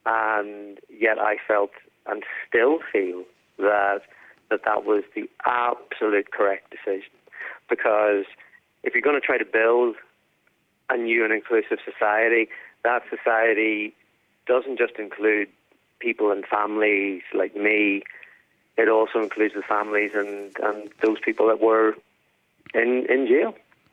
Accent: Northern Ireland, United Kingdom; growing up in Northern Ireland at that time.

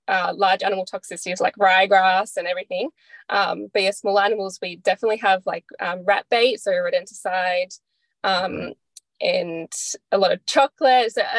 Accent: Sydney, New South Wales, Australia; now in Brisbane, Australia; So I grew up in Sydney, and I moved to Brisbane

